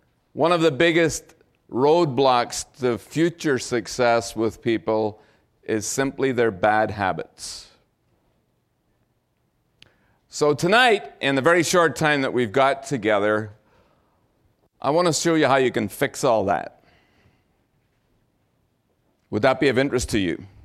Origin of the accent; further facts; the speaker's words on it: Belfast, Northern Ireland, United Kingdom; now in Calgary, Canada; I'm not from Calgary originally. I got out of the war zone in Northern Ireland in 1974, a little nice quiet place called Belfast, and my fortune was to come straight to Calgary, and I've been here ever since.